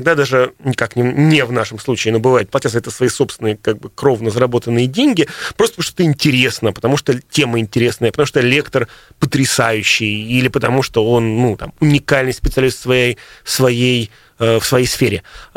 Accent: Moscow, Russia; born there; Я родился в Москве

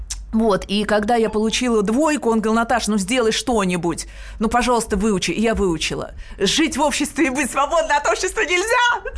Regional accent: Moscow, Russia; Да, я коренная москвичка

